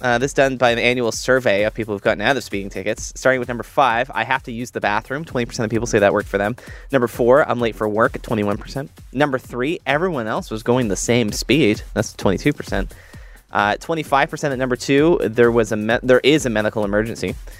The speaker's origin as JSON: {"language": "English", "town": "Dundas", "region": "Ontario", "country": "Canada", "tie": "born or raised there", "said": "From 905, I grew up in Dundas"}